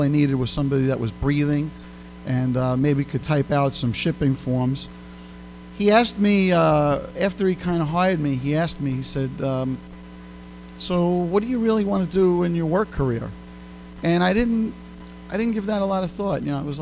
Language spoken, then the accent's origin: English; Brooklyn, New York, United States; now in Chicago, United States; You could probably tell by my accent, I'm not from Chicago. I'm from Brooklyn. I grew up there.